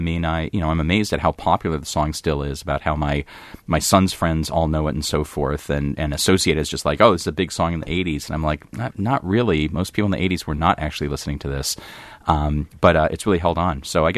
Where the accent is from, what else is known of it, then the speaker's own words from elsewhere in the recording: Michigan, United States; I saw them growing up in Michigan a few times, and they always talked about Wisconsin and Michigan.